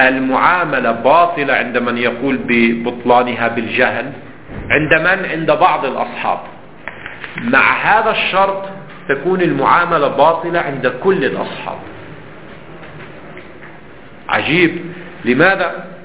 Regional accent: Lebanon; الجدار يعني في الزمن القديم ما زال عندنا في لبنان أيضا يستعمل في الحقول

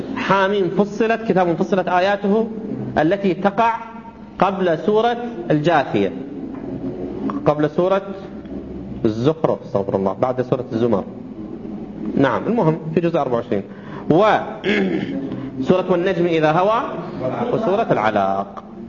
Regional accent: Saudi Arabia; حتى عندنا في السعودية يجهرون بها

